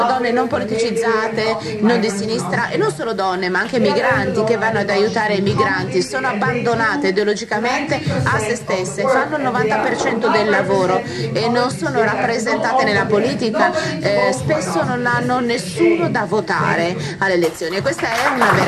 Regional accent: Vienna, Austria; Italian is a second language; vengo da Vienna, Austria, sono artista di teatro

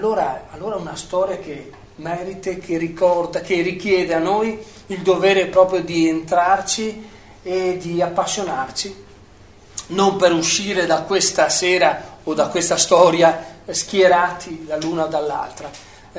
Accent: Venice, Veneto, Italy; io sono veneziano, forse per questo ce l'hanno chiesto

